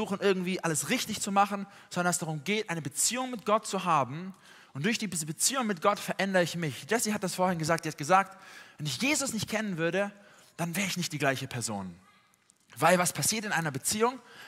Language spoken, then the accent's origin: German; Tübingen, Baden-Württemberg, Germany; Ich komme gar nicht hier so aus dem Mitteldeutschland oder Norddeutschland, sondern ich komme eigentlich aus Süddeutschland, aus Tübingen bei Stuttgart.